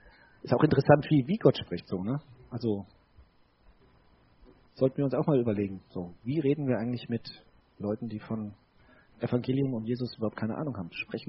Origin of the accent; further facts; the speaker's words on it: Bavaria, Germany; Also ich komme aus dem Spessart, ja. Also da sagen sich wirklich Fuchs und Hase gute Nacht, ja.